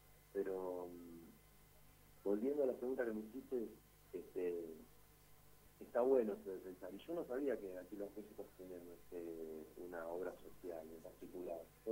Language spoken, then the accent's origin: Spanish; Moreno, Buenos Aires Province, Argentina; born there; now in Buenos Aires, Argentina; Yo, por ejemplo, vivo en Capital, en el centro, pero nací en Moreno, que es sobre el oeste de Gran Buenos Aires. Y me tuve que ir del barrio